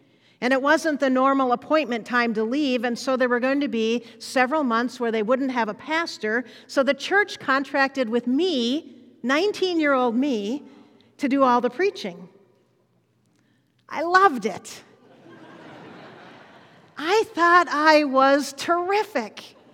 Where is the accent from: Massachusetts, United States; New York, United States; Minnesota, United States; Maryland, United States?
Minnesota, United States; Duluth; I grew up here in Duluth, Minnesota, lived in Kenwood, where my parents still live.